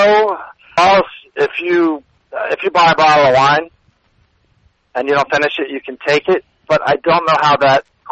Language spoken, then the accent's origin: English; United States; I'm American.